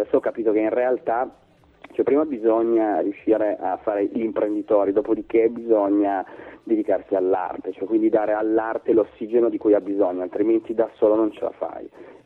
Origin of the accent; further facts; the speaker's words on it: Emilia-Romagna, Italy; now in Turin, Italy; il mio cognome lo dice da sé, sono un emiliano assoluto